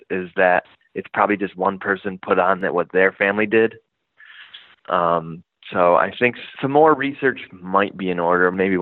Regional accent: Cleveland, Ohio, United States; We are from Cleveland.

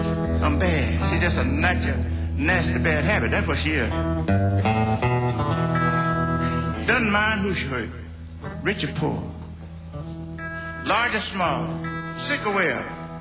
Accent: Mississippi, United States; down in Mississippi, where I come from. Yeah, I'm from Mississippi. I'm from Mississippi. And you know what? I'm glad I'm from Mississippi.

